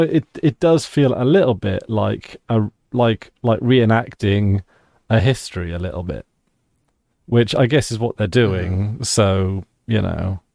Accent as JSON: {"language": "English", "country": "United Kingdom", "said": "Like, obviously, being British, it's just part of the general culture."}